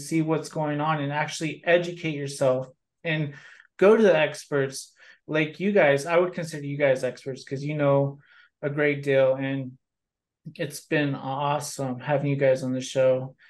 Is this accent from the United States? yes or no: yes; El Paso, Texas, United States; I'm actually from Texas, El Paso part. So it'd be like going back home to see family and things like that.